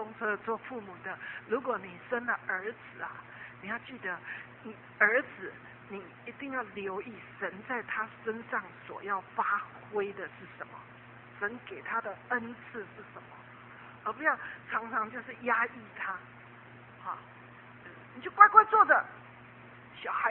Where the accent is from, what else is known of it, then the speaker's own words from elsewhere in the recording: Taiwan; 就像我们从小在台湾读书一样